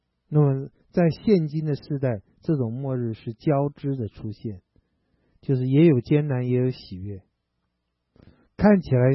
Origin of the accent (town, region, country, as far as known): China